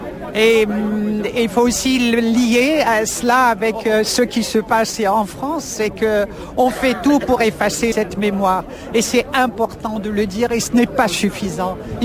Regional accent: Algeria; Je suis algérienne, je suis une enfant de la guerre et je sais ce que c'est que la guerre.

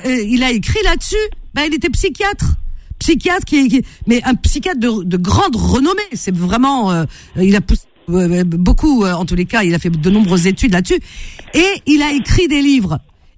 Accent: France; born there; Je suis née en France, comme si ça faisait.

